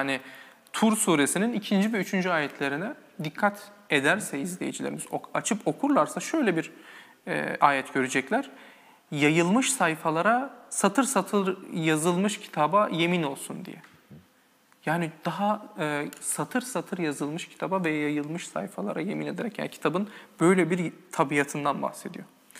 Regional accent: Kayseri, Turkey; ben Kayseriliyim. Bizim yörede okuntu diye bir şey vardır. Bir davetiye demektir aslında.

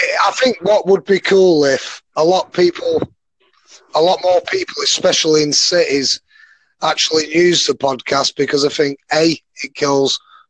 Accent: England, United Kingdom; I was born in England and I've lived in England all my life

